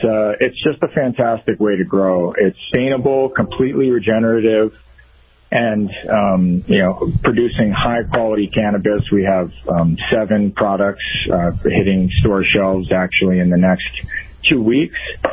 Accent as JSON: {"language": "English", "region": "Florida", "country": "United States", "said": "I'm originally from South Florida. I come from a very rich cannabis culture in South Florida"}